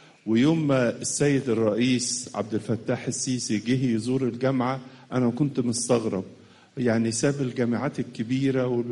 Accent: Egypt; ونحن كشعب مصري

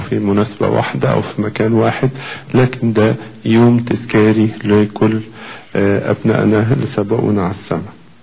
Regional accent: Egypt; احنا كمصريين

